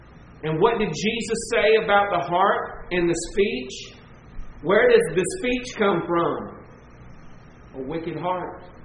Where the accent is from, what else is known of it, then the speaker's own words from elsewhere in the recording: the South, United States; because we are Baptist and we're from the South